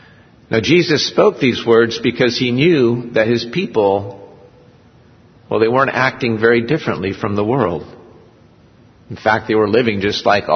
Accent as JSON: {"language": "English", "country": "United States", "tie": "born there", "said": "I'd say, \"Well, I was born in America, but my parents immigrated from South Korea.\""}